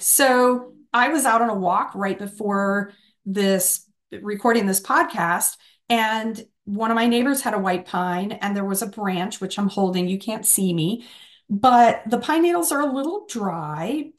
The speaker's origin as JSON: {"language": "English", "region": "the South", "country": "United States", "tie": "born or raised there", "said": "I grew up in the South and constantly climbing pine trees."}